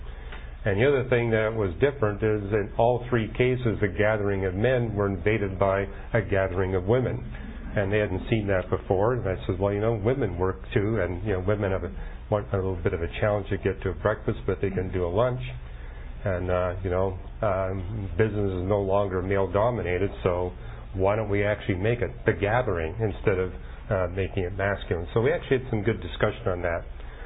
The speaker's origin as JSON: {"language": "English", "region": "California", "country": "United States", "said": "I'm from California. I bring you greetings from the state of California, which is the only state in the union that's mentioned the Bible."}